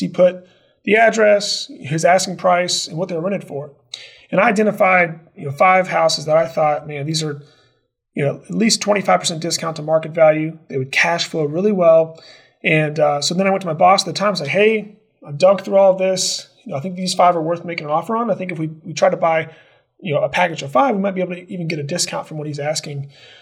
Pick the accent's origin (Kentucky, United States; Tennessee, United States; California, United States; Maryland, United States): Kentucky, United States; Versailles; Yeah, grew up in central Kentucky, in Versailles, actually. Went to the University of Kentucky and got a degree in finance